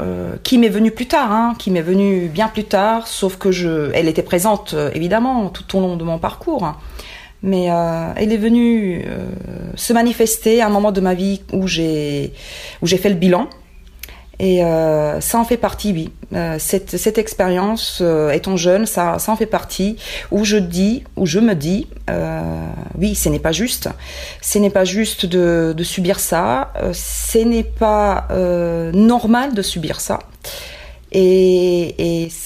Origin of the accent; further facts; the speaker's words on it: Split, Split-Dalmatia County, Croatia; donc je suis de Split, donc on n'était pas tellement touchés à cet endroit-là aussi